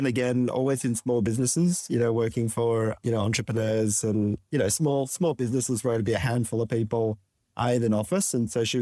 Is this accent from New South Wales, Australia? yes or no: yes; St Ives, New South Wales, Australia; I went to St. Ives North, just to the public school, and then And then I went to Artarmon public school a bit later on.